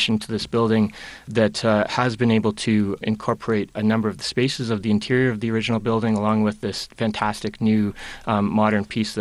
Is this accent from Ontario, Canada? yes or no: yes; Windsor, Ontario, Canada; now in Toronto, Canada; Yes, I'm from Windsor originally, which is across the river from Detroit.